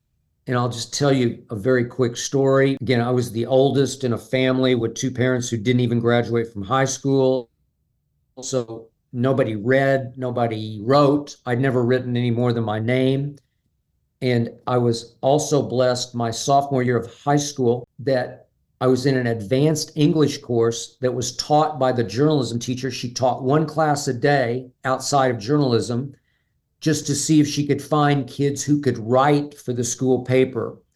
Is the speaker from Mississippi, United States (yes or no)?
no; Oklahoma City, Oklahoma, United States; I'm from originally Oklahoma City, Oklahoma. So my junior summer, I interned at my hometown paper. It's called the Daily Oklahoman